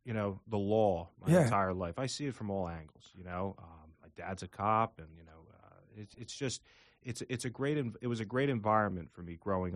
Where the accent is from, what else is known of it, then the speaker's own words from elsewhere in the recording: Philadelphia, Pennsylvania, United States; I grew up in Philadelphia all my life. My family's originally from South Philadelphia.